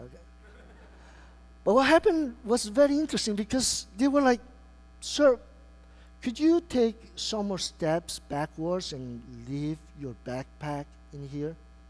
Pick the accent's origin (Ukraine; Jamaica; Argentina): Argentina; people didn't believe I was from Argentina.